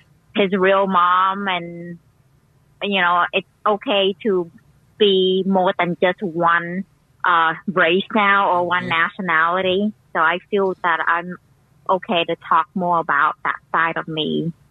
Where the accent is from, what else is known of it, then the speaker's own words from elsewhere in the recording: Vietnam; also born or lived in Cambodia; I am half Vietnamese, quarter Cambodian, and quarter Chinese. I was born in Cambodia and lived there till I was six. So I lived in Cambodia longer than I lived in Vietnam. But I was raised culturally both more Vietnamese